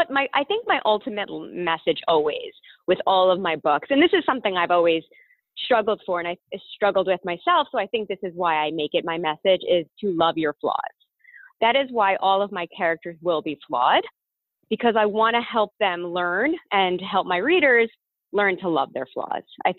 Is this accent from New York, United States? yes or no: yes; New York, United States; I'm a New Yorker, born and bred.